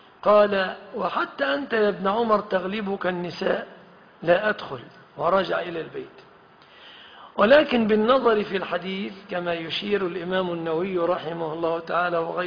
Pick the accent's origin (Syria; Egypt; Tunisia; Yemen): Egypt